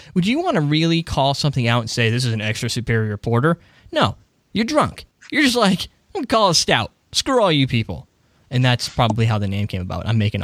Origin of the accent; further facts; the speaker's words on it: England, United Kingdom; I guess I'm English, so I call it Entire.